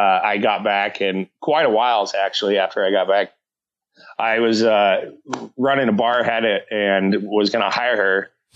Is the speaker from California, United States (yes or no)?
no; Boise, Idaho, United States; I was born and raised here in Boise, Idaho, back when it was, a really small town.